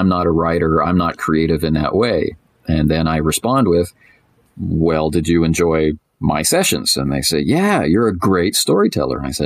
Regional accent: Canada; I'm Canadian

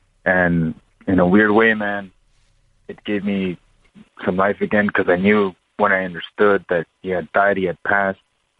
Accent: East Los Angeles, California, United States; I grew up in East LA. I watched him as a kid

